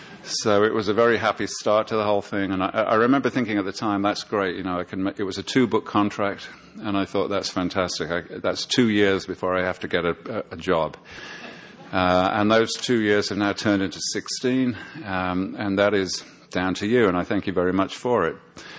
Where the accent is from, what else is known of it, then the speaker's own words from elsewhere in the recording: Birmingham, West Midlands, United Kingdom; I grew up in Birmingham, England